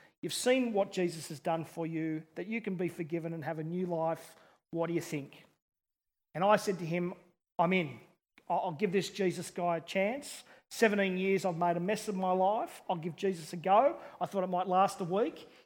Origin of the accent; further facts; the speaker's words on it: Parramatta, New South Wales, Australia; I grew up in Sydney in the western suburbs, a place called Parramatta, and I left school early to start an apprenticeship as a butcher